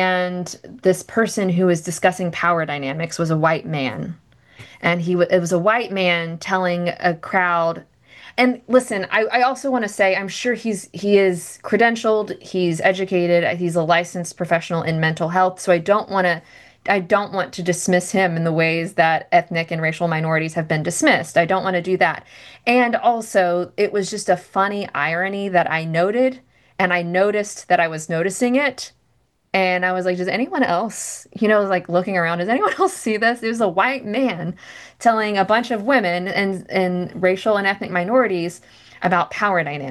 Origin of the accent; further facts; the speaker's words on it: United States; as a Filipino American woman, am going and looking for contemplative resources, or spiritual formation resources